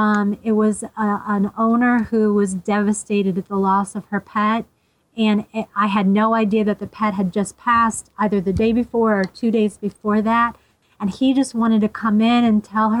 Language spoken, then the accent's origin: English; Pennsylvania, United States; I'm like, oh, well, I'm from Pennsylvania.